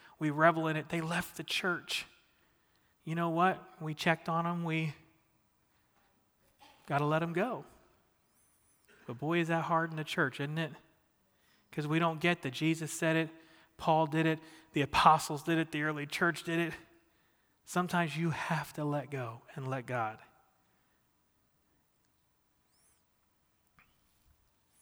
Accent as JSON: {"language": "English", "region": "New Jersey", "country": "United States", "tie": "born or raised there", "said": "Because I grew up in Southern Jersey, a suburb of Philadelphia, and where everybody was obsessed with the Eagles."}